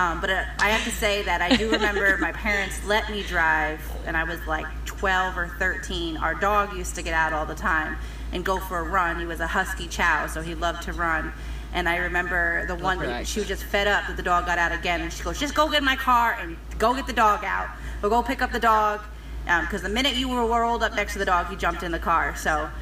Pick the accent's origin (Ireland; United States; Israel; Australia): United States; Albany, New York; I'm from Albany, New York.